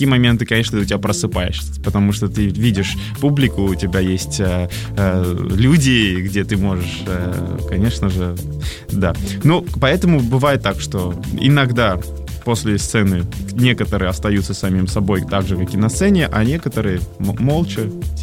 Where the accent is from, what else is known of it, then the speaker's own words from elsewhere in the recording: Armenia; Russian is a second language; now in Russia; Я, конечно же, отказался, потому что это был 2005 год, я не говорил по-русски, я приехал с Армении, закончил школу там, не говорил по-русски